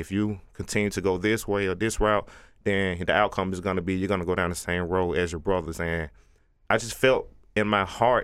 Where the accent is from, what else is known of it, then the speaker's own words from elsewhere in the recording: Georgia, United States; Being born and raised in Bankhead Courts, we was basically at a disadvantage.